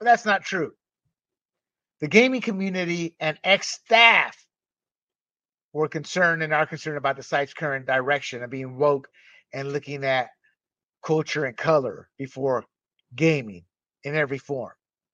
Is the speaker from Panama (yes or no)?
yes; Panama; I was born and raised in Panama as an American citizen.